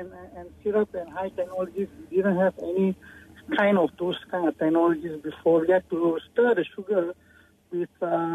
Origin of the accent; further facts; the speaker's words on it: Seremban, Negeri Sembilan, Malaysia; oh God, don't they take away Seremban Drive-In, because that's my hometown.